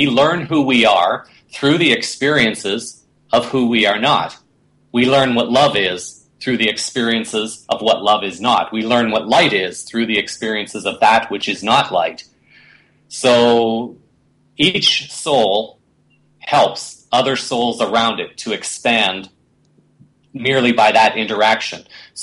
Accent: Canada; As a Canadian, maybe it's good to note at this point in time

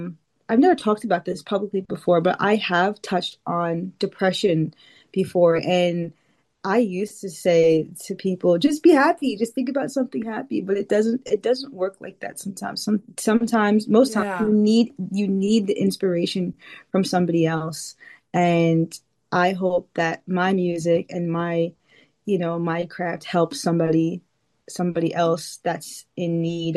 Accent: New York, United States; Well, I'm from New York. I'm from Long Island, Suffolk. So I feel like I have both the softness and the grit in me.

